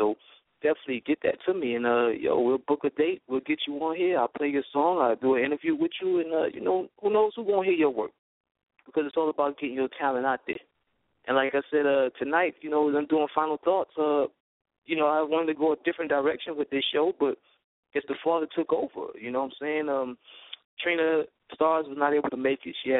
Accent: Brooklyn, New York, United States; I'm a hip-hop head, kid. I'm from Brooklyn, B. I came up on

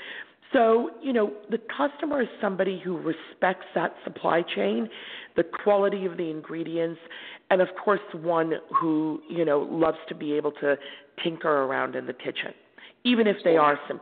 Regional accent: Bartlesville, Oklahoma, United States; Now, I grew up in the Midwest. So from the time I was 11 to the time I was about 16, 17, I grew up in a place called Bartlesville, Oklahoma.

